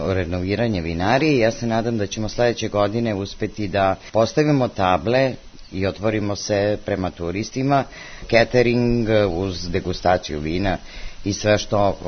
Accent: Zaječar, Zaječar District, Serbia; now in Rajac, Serbia; Ja sam iz Zaječara, nikakvih dodirnih tačaka sa vinogradarstvom

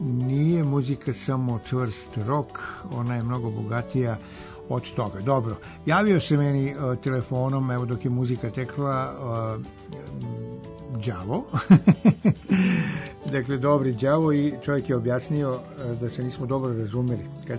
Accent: Smederevo, Šumadija and Western Serbia, Serbia; born there; U gradu u kome sam rođen, u Smederu, mi smo to zvali migavci.

